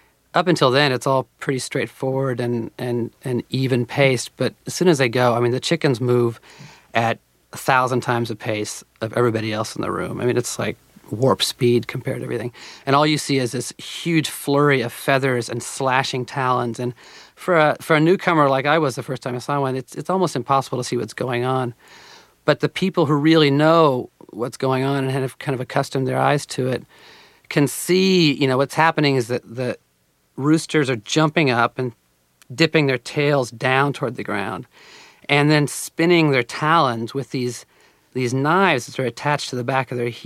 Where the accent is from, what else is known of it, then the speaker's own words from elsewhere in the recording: Oklahoma, United States; get a sense of the life that I had missed growing up in Oklahoma.